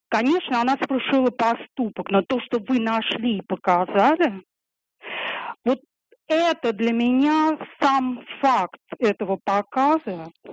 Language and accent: Russian; Moscow, Russia; естественно, я из Москвы.